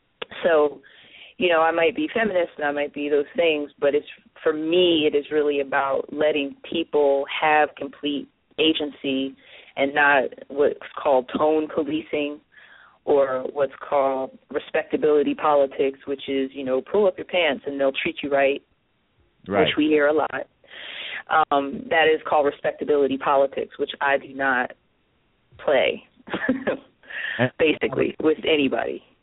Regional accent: New Jersey, United States; And I grew up in New Jersey, like I said.

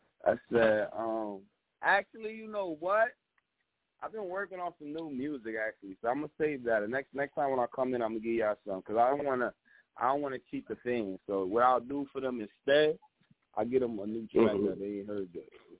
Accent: New York, United States; I'm a New Yorker, right?

